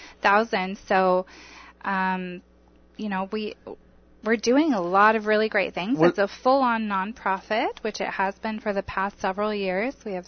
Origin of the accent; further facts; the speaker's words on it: Bullhead City, Arizona, United States; So I'm born and raised in Bullhead in 1981, and the city was incorporated in 1984. So I always like to say that Bullhead and I grew up together.